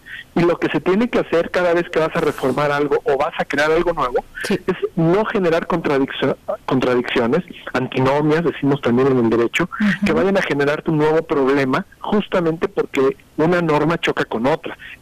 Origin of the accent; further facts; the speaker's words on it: Mexico; Yo la verdad, si se me nota mi acento, no me molesta, soy mexicano.